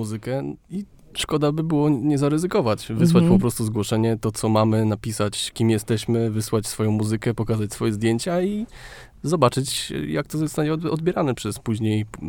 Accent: Warmian-Masurian Voivodeship, Poland; jesteśmy tutaj z Warmii i Mazur, to warmińsko-mazurski też konkurs.

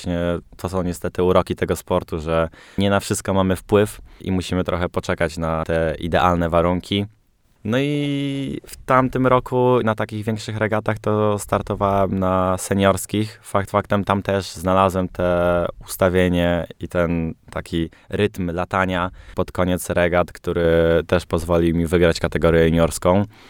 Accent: Mrągowo, Warmian-Masurian Voivodeship, Poland; Pochodzę z bazy Mrągowo, więc tam żeglarstwo było bardzo rozwinięte.

